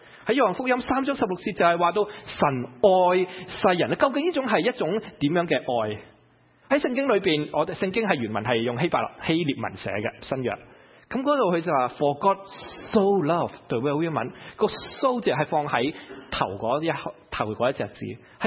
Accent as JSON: {"language": "Chinese", "country": "China", "said": "爸爸未死的时候就分身家，我们中国人叫他叫做不孝。"}